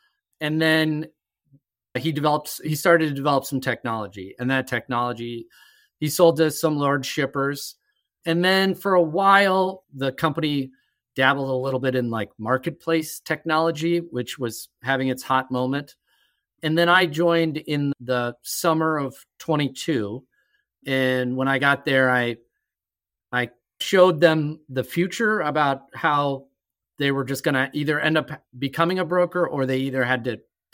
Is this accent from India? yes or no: no; Des Moines, Iowa, United States; So I grew up in Des Moines, Iowa, but I like to think of myself as a product of farming and farming communities.